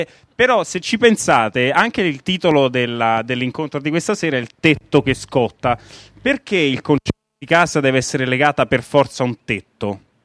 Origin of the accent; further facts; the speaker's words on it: Rome, Lazio, Italy; ringrazio l'EURAC che ci dà questa possibilità, a un romano doc verace che però cerca di lavorare anche con realtà di tutta l'Italia